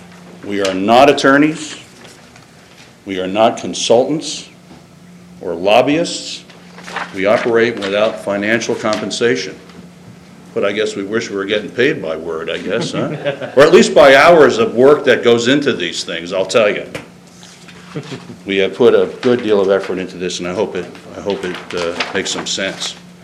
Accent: New Jersey, United States; I am from New Jersey, so I hope that doesn't sound too negative.

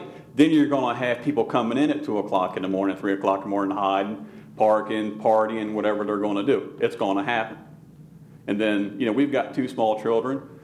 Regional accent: Selbyville, Delaware, United States; I mean, I grew up in Selbyville. As my late father said, we got original sand between our toes. You know, we've lived here forever.

